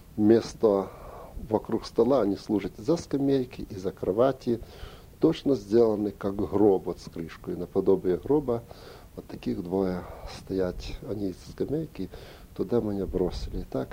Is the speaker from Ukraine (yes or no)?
yes; Ukraine; Я ему сказал, что я сам с Украины, так.